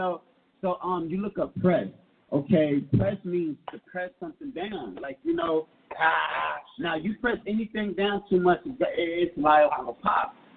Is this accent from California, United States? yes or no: yes; Riverside, California, United States; I grew up in Riverside. I fought Mexicans, bro, until I came out here.